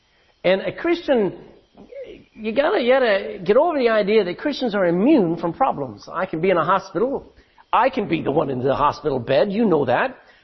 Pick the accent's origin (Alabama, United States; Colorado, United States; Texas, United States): Texas, United States; because I am a Texan. I used to never wear shoes.